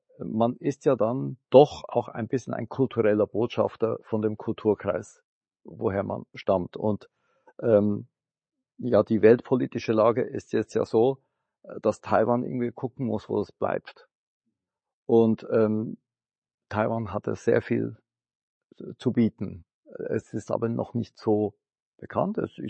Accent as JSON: {"language": "German", "country": "Switzerland", "tie": "born or raised there", "also_born_or_lived": "Germany", "said": "meine Eltern sind aus Tainan, ich bin ja taiwanische Wurzeln, bin aber in der Schweiz geboren und in Mitteleuropa, so Schweiz, Deutschland sozialisiert."}